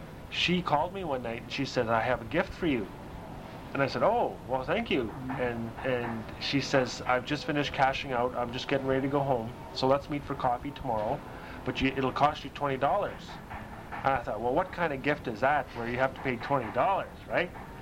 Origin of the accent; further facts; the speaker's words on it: Fort Smith, Arkansas, United States; And at that time, when I had land in a trailer in my hometown of Fort Smith, and that's where I wrote, and I lived